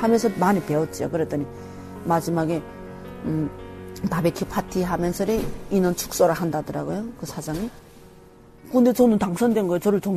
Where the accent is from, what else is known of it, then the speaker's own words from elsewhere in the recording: North Korea; 저는 북한에서 왔어요.